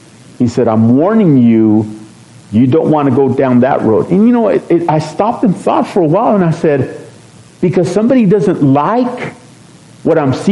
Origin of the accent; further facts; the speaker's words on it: Texas, United States; You know, I was raised in Texas. This is like, you know, everything's bigger and better.